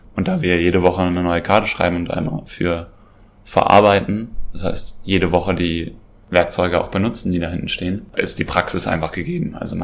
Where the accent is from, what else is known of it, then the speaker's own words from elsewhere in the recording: Koblenz, Rhineland-Palatinate, Germany; now in Berlin, Germany; Ich komme aus Koblenz und bin jetzt seit 6 Jahren, glaube ich, hier in Berlin.